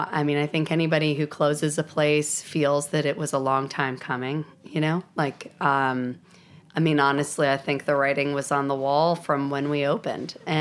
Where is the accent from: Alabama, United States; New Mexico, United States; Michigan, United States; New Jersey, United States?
New Jersey, United States; moved away; growing up in New Jersey and then moving to the Southeast, I was like surrounded by biscuits and then also donuts